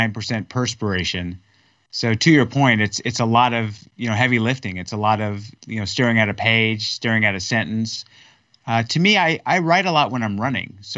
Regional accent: California, United States; Well, I'm from California. I'm a surfer.

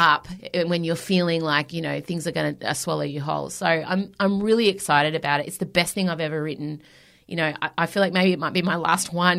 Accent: Melbourne, Victoria, Australia; 5 years ago, I was playing to 20 people and I've sold out Hamer Hall in my hometown.

